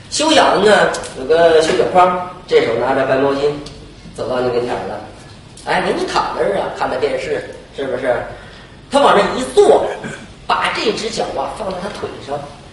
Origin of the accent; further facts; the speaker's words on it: Northeast China, China; 我东北人，我们家现在农村还有糊顶棚的呢。